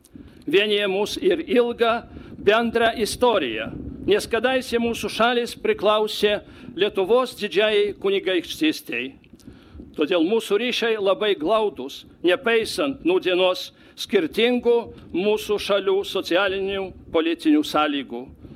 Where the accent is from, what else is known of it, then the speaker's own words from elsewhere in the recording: Belarus; Lithuanian is a second language; Aš esu iš Baltarusijos, lietuvių kalba nėra mano gimtoji kalba.